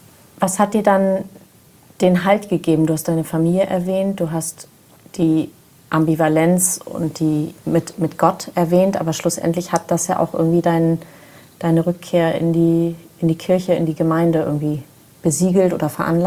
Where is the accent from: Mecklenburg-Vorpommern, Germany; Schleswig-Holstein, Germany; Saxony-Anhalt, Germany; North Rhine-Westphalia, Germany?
Schleswig-Holstein, Germany; Kiel; Der auch aus Kiel kommt. Also ja, wir kommen alle aus dem Norden, lieben die Ostsee.